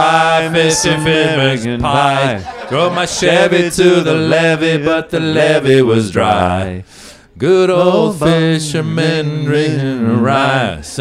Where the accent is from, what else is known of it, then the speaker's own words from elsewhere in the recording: Iran; now in United States; Hey, I'm from Iran